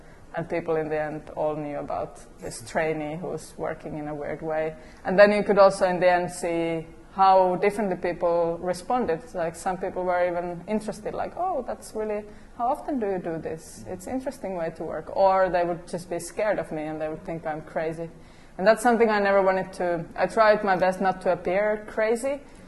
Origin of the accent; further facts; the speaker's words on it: Finland; I come from Finland.